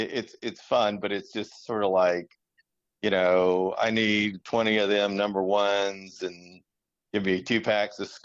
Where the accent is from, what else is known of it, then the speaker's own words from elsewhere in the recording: Cleveland, Tennessee, United States; I was raised up in Cleveland, Tennessee.